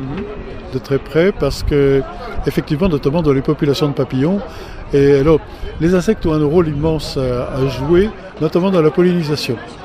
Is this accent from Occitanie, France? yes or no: yes; Occitanie, France; Et alors moi, je viens du Lot, et il y a quelques années, du frelon asiatique, j'en voyais beaucoup.